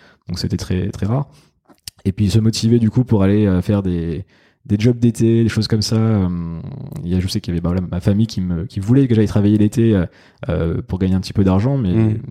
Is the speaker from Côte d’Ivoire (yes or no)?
no; Grand Est, France; dans le village de ma grand-mère, où je suis originaire du coup de Lorraine et à Nancy, et du coup dans un village pas très loin de Nancy